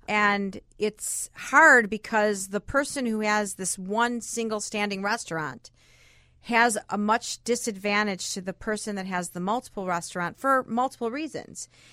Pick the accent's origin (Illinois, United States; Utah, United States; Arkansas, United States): Illinois, United States; Chicago; Well, I'm from Chicago, born and raised.